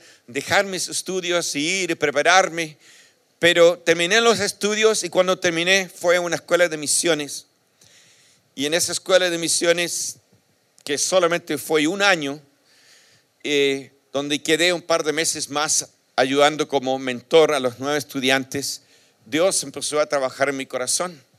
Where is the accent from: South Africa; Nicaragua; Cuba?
South Africa; Yo nací y crecí en Sudáfrica, y ahí fui a la universidad. Mis padres eran asistentes a una iglesia anglicana, pero nunca llegaron a conocer la fe verdadera en ese tiempo.